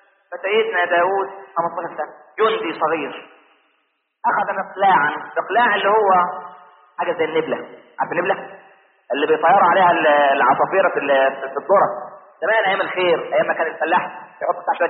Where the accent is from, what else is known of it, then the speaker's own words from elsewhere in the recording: Egypt; عشان احنا ما كناش كمصريين نتقي الله في دولتنا